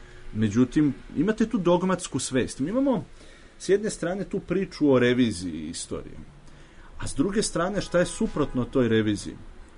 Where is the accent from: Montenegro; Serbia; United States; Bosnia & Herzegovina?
Serbia; Smederevska Palanka, Šumadija and Western Serbia; na tom području, odakle sam ja poreklom, u Smederevskoj Palanci i okolini.